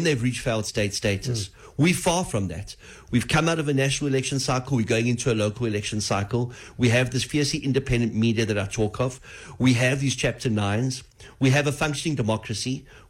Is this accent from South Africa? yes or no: yes; South Africa; it again encourages me as a South African that we have something special in us that a lot of nations don't have.